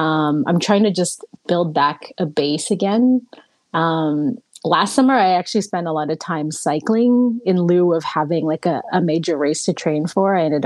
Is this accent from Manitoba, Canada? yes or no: no; Edmonton, Alberta, Canada; moved away as an adult; So I'm from Edmonton.